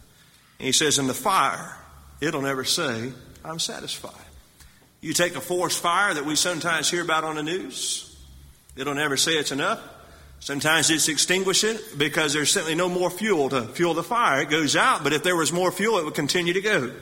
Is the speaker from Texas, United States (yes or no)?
yes; Texas, United States; also born or lived in Illinois; I come from West Texas. I do know what a drought is.